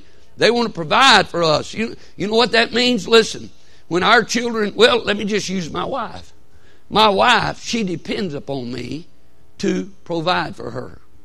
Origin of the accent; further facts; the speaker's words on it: Alabama, United States; We're from Alabama.